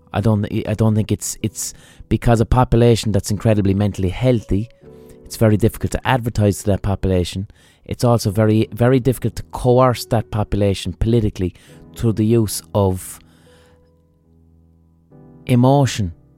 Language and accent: English; Limerick, Munster, Ireland; I'm from Limerick, lads, and things are a lot better now.